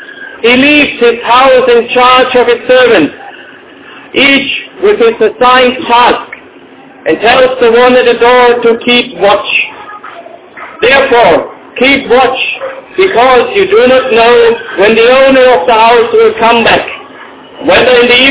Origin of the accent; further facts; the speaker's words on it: Germany; English is a second language; moved away as an adult; now in Cameroon; I'm coming from Germany and I'm now here for a little more than 3 or 4 months.